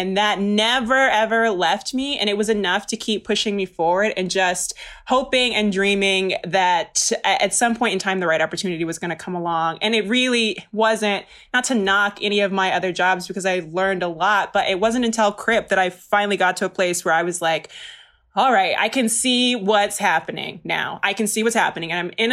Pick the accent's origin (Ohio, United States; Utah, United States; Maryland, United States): Maryland, United States; moved away; And because I came out here from the East Coast, I'm from Maryland. I don't have any family.